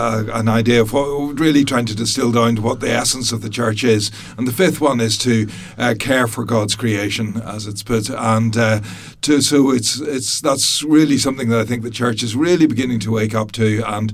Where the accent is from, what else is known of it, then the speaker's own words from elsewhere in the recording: Belfast, Northern Ireland, United Kingdom; now in Youghal, Ireland; I grew up in Belfast originally